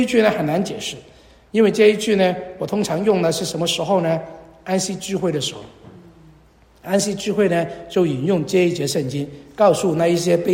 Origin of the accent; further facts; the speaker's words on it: China; 我们中国人有一句话嘛